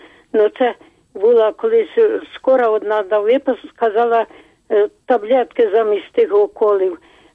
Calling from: Bortnychi, Kyiv, Ukraine; А я з Бортнич дзвоню.

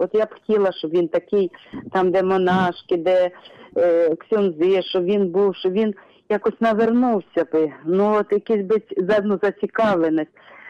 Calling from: Vinnytsia, Vinnytsia Oblast, Ukraine; Я з Вінниці, з праці Матері Божої Ангельської.

